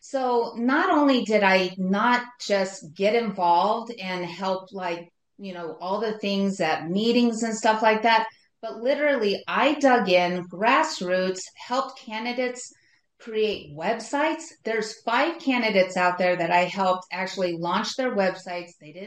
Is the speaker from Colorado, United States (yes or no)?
yes; Colorado, United States; I mean, I was from the Western Slope, a very rural community. And within my rural community, I know what it takes to get things done